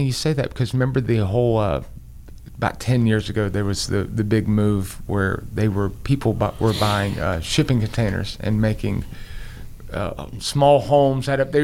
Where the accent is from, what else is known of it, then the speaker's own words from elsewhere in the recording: Decatur, Georgia, United States; Yeah, whatever. I'm from Decatur.